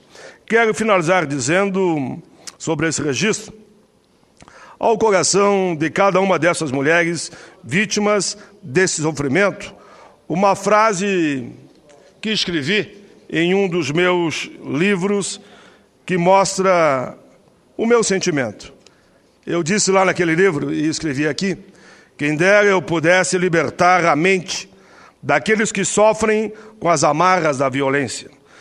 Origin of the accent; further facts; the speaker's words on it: Caxias do Sul, Rio Grande do Sul, Brazil; born there; Canoas, minha cidade de origem política, que nasci em Caxias